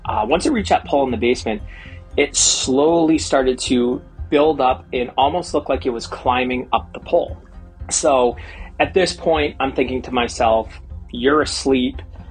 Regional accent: New Hampshire, United States; So growing up in New Hampshire, for those of you who haven't ever been here in the summer, it gets really hot and very humid during the day.

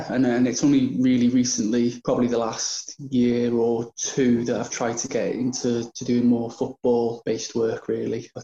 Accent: Wrexham, Wales, United Kingdom; I'm an illustrator from Wrexham in North Wales.

